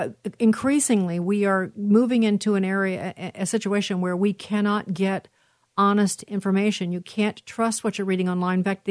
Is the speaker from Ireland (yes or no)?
no; Chicago, Illinois, United States; I just talked to a friend of mine in Illinois. You know, Chicago is my hometown, and it's frightening to me what's happening there.